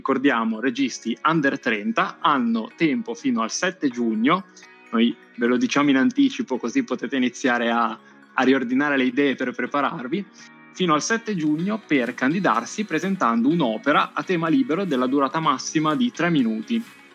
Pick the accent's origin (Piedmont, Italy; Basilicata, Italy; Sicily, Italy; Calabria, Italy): Piedmont, Italy; Biella; io sono di Biella